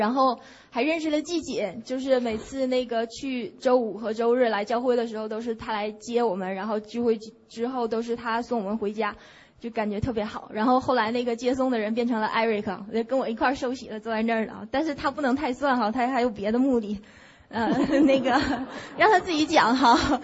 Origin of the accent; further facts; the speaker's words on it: Shenyang, Liaoning, China; 我家在东北嘛，沈阳。